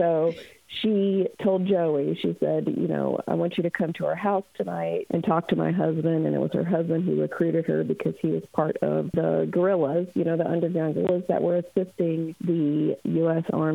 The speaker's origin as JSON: {"language": "English", "country": "United States", "tie": "born or raised there", "said": "I'm Filipino American and I grew up near the Coralville Leprosarium"}